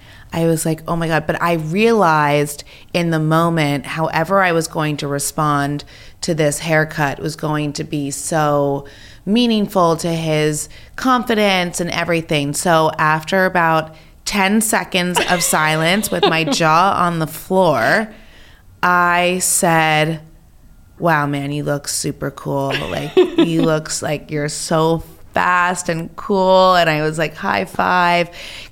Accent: New York, United States; You know, growing up in New York is, I mean, how lucky, you know, like New York is the coolest city in the world.

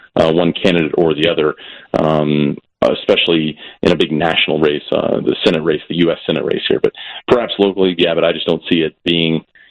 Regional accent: Nashville, Tennessee, United States; I grew up down south in Nashville, so I'm a Braves guy.

